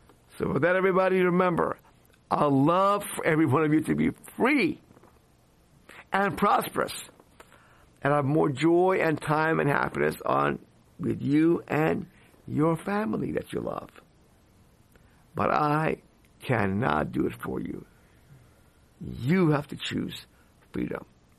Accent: Iran; now in United States; I came from Iran, where we had no freedoms there, to land of the free, home of the brave.

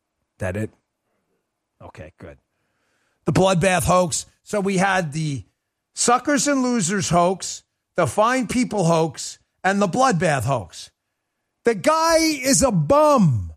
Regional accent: New York City, New York, United States; I'm actually from New York City. I lived in Queens. My dad lived in Jackson Heights. So did my grandmother. I spent a lot of my childhood there.

